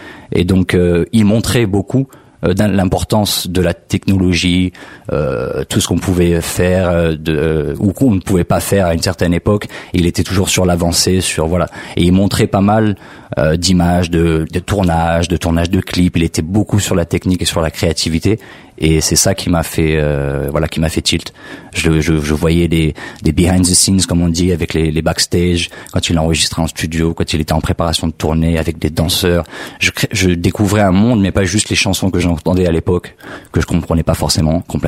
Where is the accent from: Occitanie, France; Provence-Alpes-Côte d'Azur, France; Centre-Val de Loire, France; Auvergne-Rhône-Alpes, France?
Provence-Alpes-Côte d'Azur, France; Toulon; Je suis originaire du sud de la France. J'ai grandi dans le sud de la France avec des origines de La Réunion.